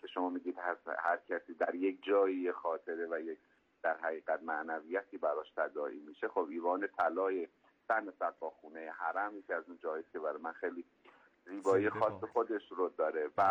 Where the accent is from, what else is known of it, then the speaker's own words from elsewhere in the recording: Mashhad, Razavi Khorasan, Iran; من خودم حالا متولد شده مشهدم، بزرگ شده مشهدم